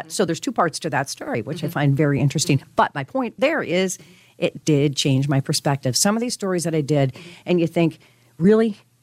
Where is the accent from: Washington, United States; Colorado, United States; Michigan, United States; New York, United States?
Colorado, United States; I'm from Colorado. I grew up there. I've got a lot of friends that still live out there and family.